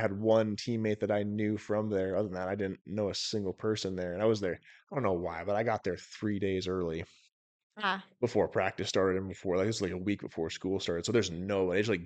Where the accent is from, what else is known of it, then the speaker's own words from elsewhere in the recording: Washington, United States; Washington State.